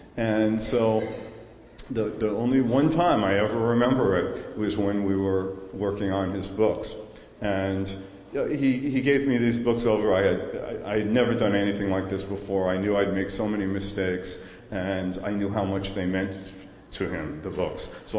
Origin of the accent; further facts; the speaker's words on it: New York City, New York, United States; So I'm too from Washington Heights and New York.